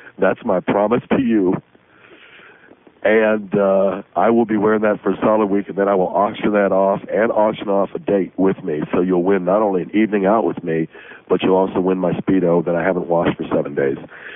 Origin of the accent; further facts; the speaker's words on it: Tustin, California, United States; now in Redondo Beach, United States; I come from Tustin, California.